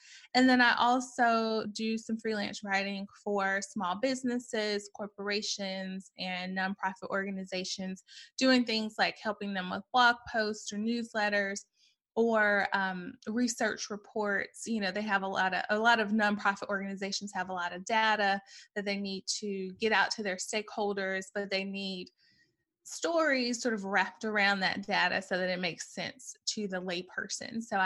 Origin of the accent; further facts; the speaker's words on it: Birmingham, Alabama, United States; and I moved back to my hometown of Birmingham, I guess in 2009, and I moved back to teach